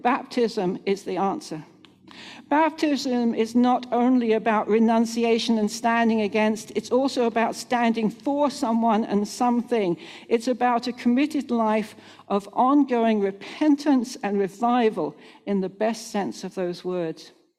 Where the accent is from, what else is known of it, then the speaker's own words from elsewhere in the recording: Buffalo, New York, United States; I grew up in St. Philip's, Buffalo.